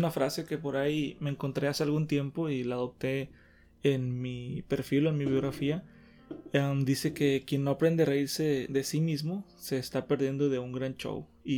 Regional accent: Mexico; Y como mexicanos nosotros conocemos perfectamente lo que es el bullying

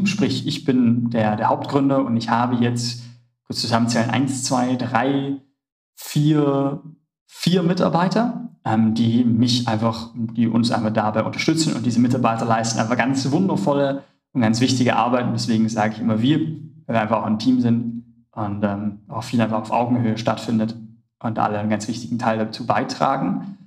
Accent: Vorarlberg, Austria; Ich komme aus einem kleinen Dorf. Also ich komme in Österreich, ich komme aus Vorarlberg, ich komme aus einem richtig kleinen Dorf. Wir haben 1000 Einwohner, wir haben mehr Kühe als Menschen, das ist keine Übertreibung.

